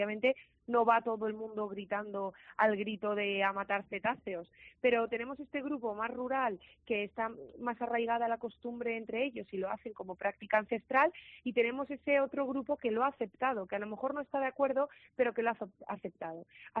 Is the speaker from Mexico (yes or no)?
no; Valencian Community, Spain; Sí, se puede hacer algo como valencianos